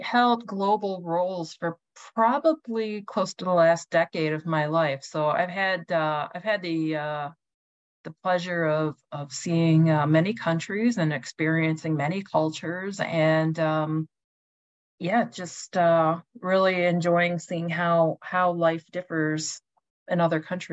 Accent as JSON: {"language": "English", "town": "Pontiac", "region": "Michigan", "country": "United States", "tie": "born or raised there", "said": "And growing up in Pontiac, I thought, you know, I grew up, so this is like the 70s and 80s. I grew up in a community that was very diverse. We had a lot of Vietnamese and Laotian refugees."}